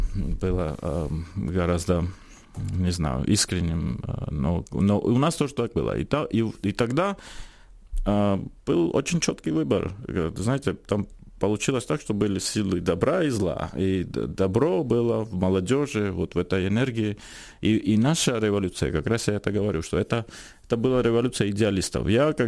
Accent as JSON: {"language": "Russian", "country": "Georgia", "said": "мы из Батуми в Тбилиси на поезде ехали"}